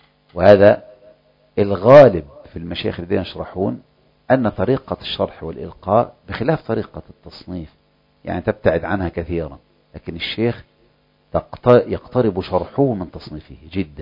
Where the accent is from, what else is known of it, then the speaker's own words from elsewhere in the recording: Egypt; معنا كمصريين